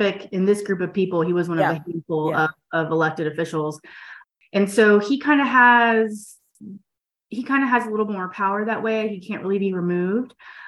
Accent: Tallahassee, Florida, United States; I grew up in Tallahassee.

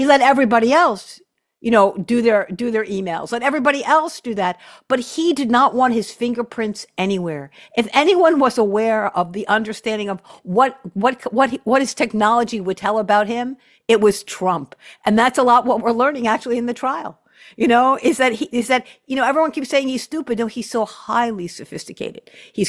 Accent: Brooklyn, New York, United States; also born or lived in Long Island; I'm a kid from New York. Okay, I was raised both in Brooklyn and Long Island

